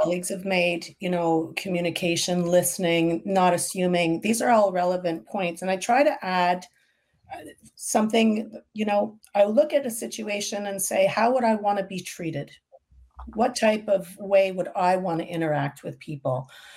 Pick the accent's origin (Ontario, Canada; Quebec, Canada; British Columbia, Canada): Quebec, Canada; Montreal; I'm first generation Canadian Italian. All of my ancestry is Italian. Learning three languages, interacting with different cultures, growing up in Montreal